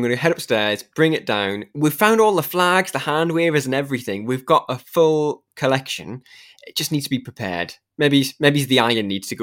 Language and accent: English; United Kingdom; because I guess for me and Rob as British Eurovision fans as well, it's been a difficult ride.